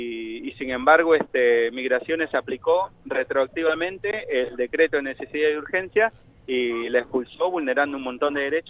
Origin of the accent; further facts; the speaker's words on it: Peru; now in La Plata, Argentina; Soy de Perú.